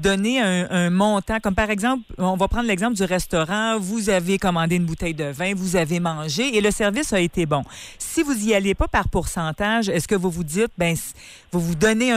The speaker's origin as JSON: {"language": "French", "region": "Quebec", "country": "Canada", "said": "ce sont des Français qui expliquent aux Français comment ça fonctionne chez nous au Québec"}